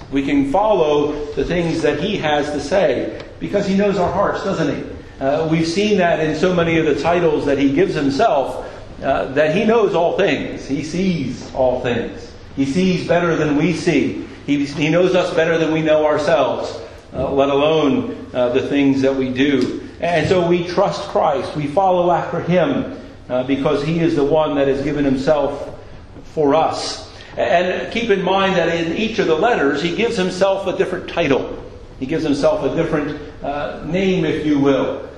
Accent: Philadelphia, Pennsylvania, United States; I'm from Philadelphia in the U.S.

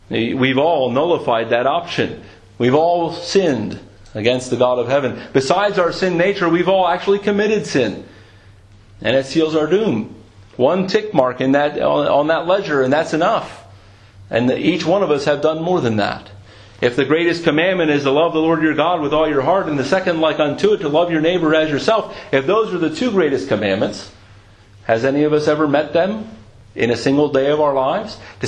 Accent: United States; now in United Kingdom; Especially being an American in Britain.

